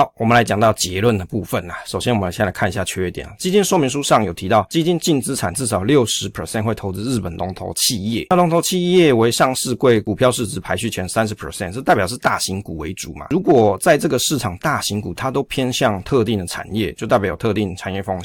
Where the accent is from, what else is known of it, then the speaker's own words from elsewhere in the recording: Taiwan; 海外国家的一些政经情况，我们其实台湾人没有那么熟悉嘛。我们台湾人比较熟悉的是什么？